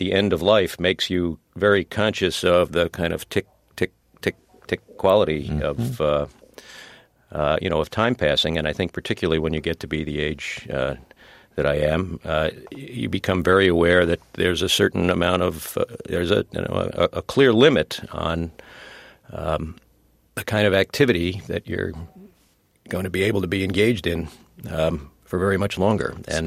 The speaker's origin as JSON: {"language": "English", "town": "New York City", "region": "New York", "country": "United States", "said": "The other part of it is that I'm a New Yorker. And as a New Yorker, I'm remarkably provincial the way most New Yorkers are"}